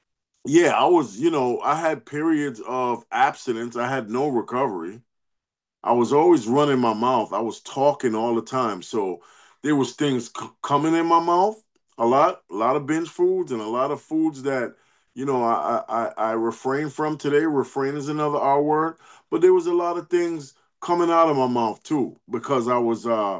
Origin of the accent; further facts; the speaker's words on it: New York, United States; Where I'm from New York, and where do I live now? I live in recovery.